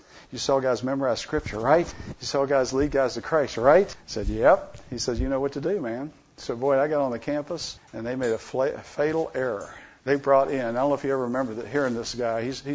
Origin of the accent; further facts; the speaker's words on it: Virginia, United States; sent me 1,800 miles away back to my home state in Virginia